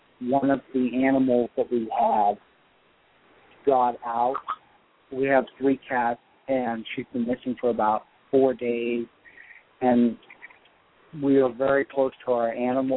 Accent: West Virginia, United States; I'm from West Virginia.

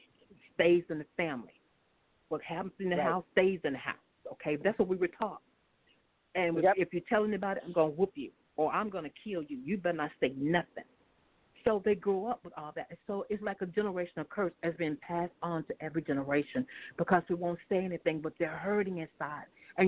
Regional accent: the South, United States; growing up in the South as African American, Black, or however you want to say it and stuff and everything

